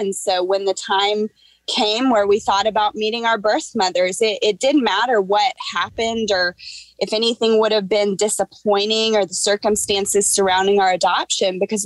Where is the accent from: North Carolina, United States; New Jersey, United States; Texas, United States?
Texas, United States; Austin; also born or lived in Oklahoma; I'm adopted from Oklahoma, and I was adopted by a wonderful Christian couple that lived in Texas.